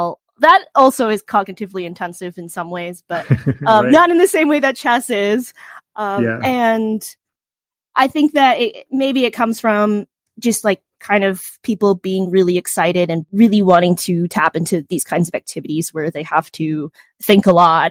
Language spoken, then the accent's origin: English; New York, United States; I'm from Long Island in New York, and I went to Long Island Chestnuts there